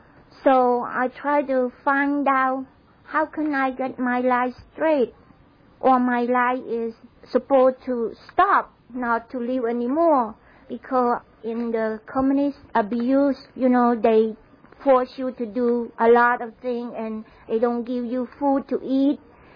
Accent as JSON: {"language": "English", "country": "Cambodia", "tie": "born there", "second_language": "English", "said": "I was born in Cambodia, the family that believe in Buddha, and they worship Buddha as God."}